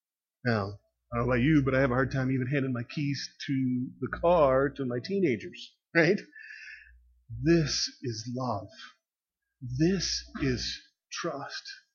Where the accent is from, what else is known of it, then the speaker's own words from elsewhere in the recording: Minnesota, United States; See, growing up in Minnesota, there's a limited planting season. Snow is coming.